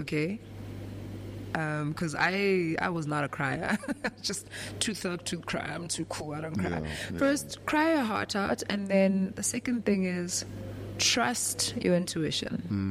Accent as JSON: {"language": "English", "country": "South Africa", "said": "I'd say to him, I got on Apple Radio, dog. We're South African."}